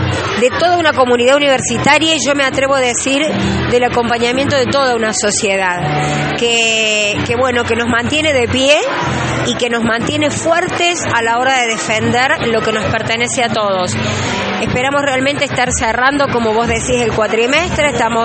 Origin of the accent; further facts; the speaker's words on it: Argentina; esos valores que nos caracterizan como argentinos.